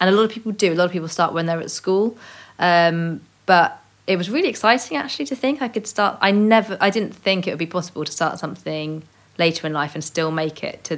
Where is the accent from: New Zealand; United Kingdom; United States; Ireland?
United Kingdom; South West England; But I think partly because I grew up in Cornwall, I was really far from centre of excellences.